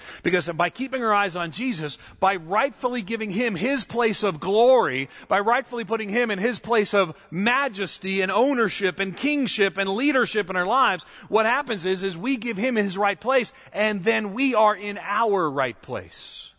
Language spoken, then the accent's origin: English; Long Island, New York, United States; You know, I was born and reared outside of New York City. I've mentioned before in Long Island.